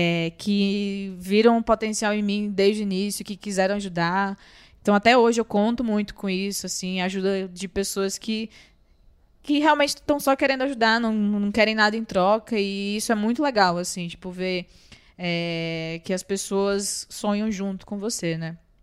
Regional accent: Northeast Region, Brazil; moved away; Eu vim do Nordeste, né? Assim, eu vim de lá para cá, para o Sudeste, porque lá eu me sentia muito limitada, assim.

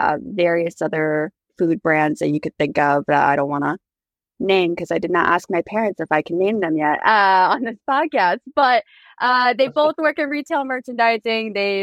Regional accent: Charlotte, North Carolina, United States; So many people here, I'm from Charlotte, and get so excited because they know someone who just moved there, who bought a house there. I grew up before, breweries were on every block

